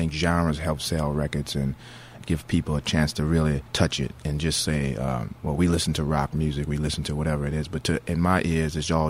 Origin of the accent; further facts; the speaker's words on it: New Orleans, Louisiana, United States; That's a street that I grew up on in New Orleans in the Treme neighborhood.